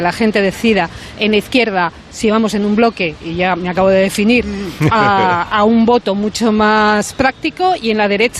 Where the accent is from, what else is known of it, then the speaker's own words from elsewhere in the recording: León, Castile and León, Spain; Yo soy de León y estoy aquí, o sea que volvería a León también.